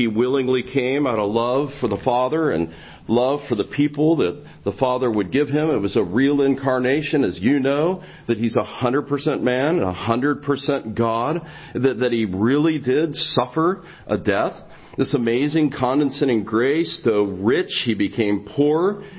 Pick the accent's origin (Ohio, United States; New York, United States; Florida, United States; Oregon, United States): Ohio, United States; Cincinnati; I grew up in Cincinnati, Ohio. There was two brothers and myself. I was the oldest of the three.